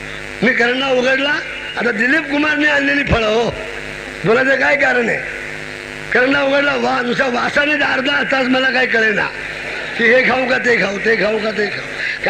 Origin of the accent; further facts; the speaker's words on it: Kolhapur, Maharashtra, India; also born or lived in Pune; माझा जन्म जरी पुण्यामध्ये झाला असला तरी मी घडलो कोल्हापुरात ना.